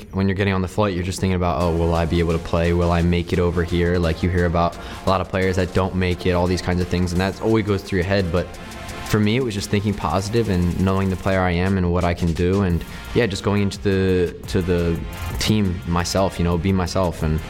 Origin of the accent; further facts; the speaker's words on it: Medford, New Jersey, United States; I grew up in Medford, New Jersey, a pretty small town. Everybody knows each other